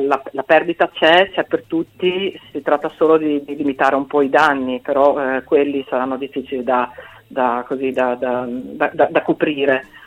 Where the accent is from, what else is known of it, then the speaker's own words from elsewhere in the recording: Pordenone, Friuli-Venezia Giulia, Italy; io sono di Pordenone, quindi sono diciamo tra il Friuli e il Veneto